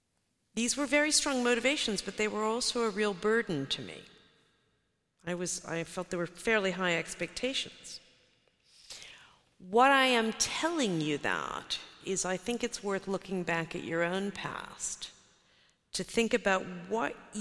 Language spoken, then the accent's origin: English; United States; I grew up in the United States. But I spent my childhood intrigued by all things foreign.